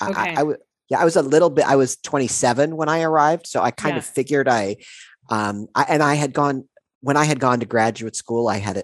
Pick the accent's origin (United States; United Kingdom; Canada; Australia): United States; Midwest; born there; and I'm a Midwesterner by birth, so I always appreciate talking to people back in the homeland.